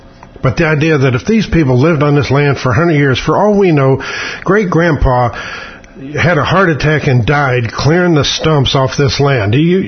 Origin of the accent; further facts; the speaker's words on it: St. Louis, Missouri, United States; I remember as a kid growing up in St. Louis, they took a giant swipe right out of the middle of St. Louis and they turned it into Interstate 40.